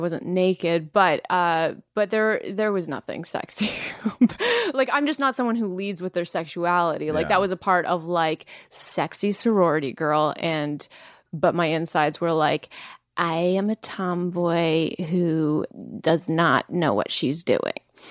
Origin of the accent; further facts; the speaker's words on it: Langley, British Columbia, Canada; I am from Langley.